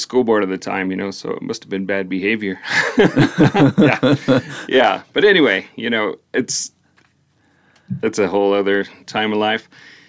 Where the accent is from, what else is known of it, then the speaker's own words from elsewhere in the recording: Colorado, United States; And, you know, growing up in Southeast Colorado and then here, there really wasn't, you know, you weren't exposed to the world like you are today.